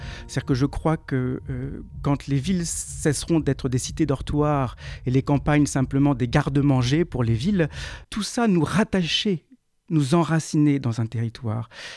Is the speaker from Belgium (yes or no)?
no; Argentan, Normandy, France; born there; je suis pas né loin, je suis né dans l'Orne, à Argentan